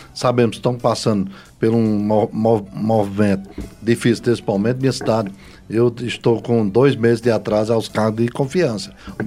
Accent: Paraíba, Brazil; para nós que viemos da Paraíba

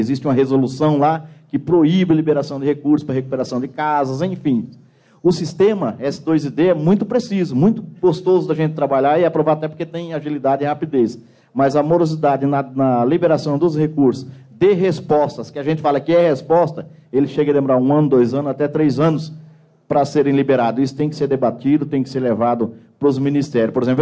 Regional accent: Bataiporã, Mato Grosso do Sul, Brazil; eu sou de Bataiporã, no estado de Mato Grosso do Sul.

